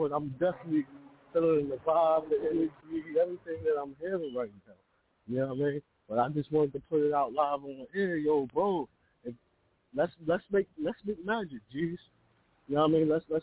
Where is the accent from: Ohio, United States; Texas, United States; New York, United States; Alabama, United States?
New York, United States; Brooklyn; now in Bronx, United States; I'm from Brooklyn and live in the Bronx right now.